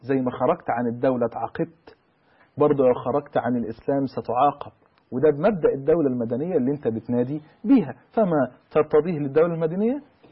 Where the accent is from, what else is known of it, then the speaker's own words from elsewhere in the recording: Egypt; أنا دلوقتي مصري وما اخترتش إن أنا أكون مصري